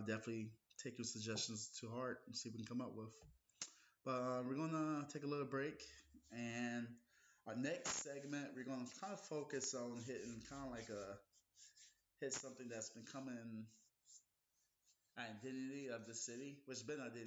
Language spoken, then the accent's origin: English; South Carolina, United States; I'm from South Carolina, so I had a lot of friends that go to college in Charleston